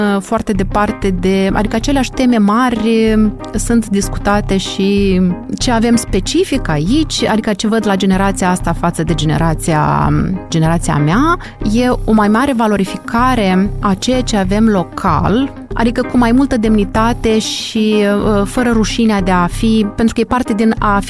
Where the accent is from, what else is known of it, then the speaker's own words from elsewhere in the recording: Moldova; sunt din Republica Moldova, că sunt basarabian și am un accent nu știu cum când vorbesc cu cei de la București sau de la Cluj. Accentul meu e minunat cum este.